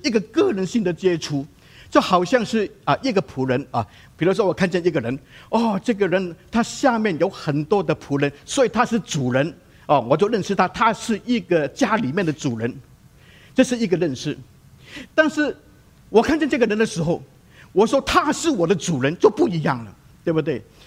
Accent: Guangdong, China; 你知道我是广东人哈，但是呢我祷告是用普通话祷告的啊，很多年来都这样子啊。当然有时候要广东话祷告我也可以

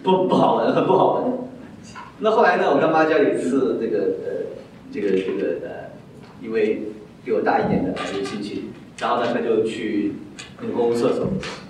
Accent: China

